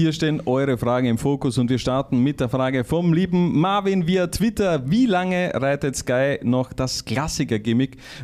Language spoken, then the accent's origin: German; Styria, Austria; ich bin heute halt in der Steiermark aufgewachsen